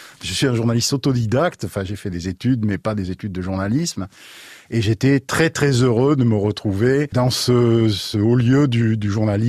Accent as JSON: {"language": "French", "town": "Floirac", "region": "Nouvelle-Aquitaine", "country": "France", "said": "donc moi je suis d'ici, je suis de la Bastide, enfin de Floirac, de la Bastide, de la Benauge."}